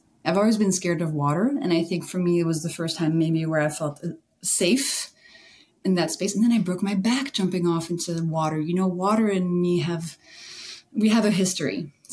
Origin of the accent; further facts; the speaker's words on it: France; I grew up in France where every single cover of the magazine was like, how to lose 15 pounds in 2 days.